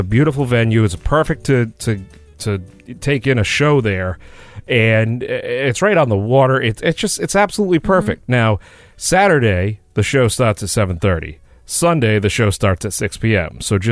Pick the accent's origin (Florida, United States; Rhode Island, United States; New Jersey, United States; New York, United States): Rhode Island, United States; Warren; also born or lived in Pawtucket; Folks, if you want to come to my hometown, Warren, well, I was technically born and lived in Pawtucket first, but nonetheless, if you want to come to where the town I call home now.